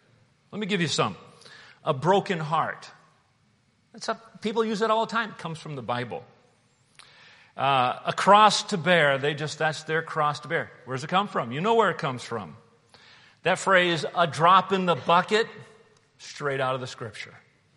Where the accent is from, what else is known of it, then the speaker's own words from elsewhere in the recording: United States; Lord, I'm a Christian before I'm an American.